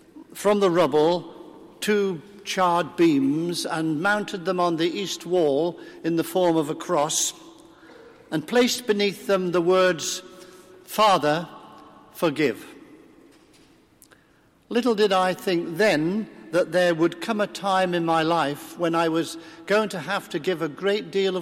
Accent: Coventry, West Midlands, United Kingdom; born there; I was born in Coventry while the Nazi bombs were raining down on the city.

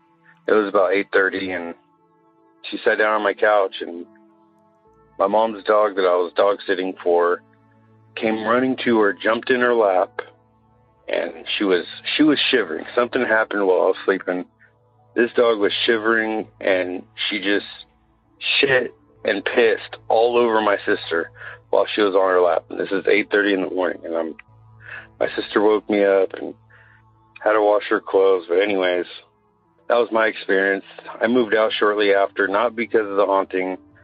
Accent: Willis, California, United States; now in Phoenix, United States; Live out here in Phoenix, but my experience happened in my hometown of Willis, California.

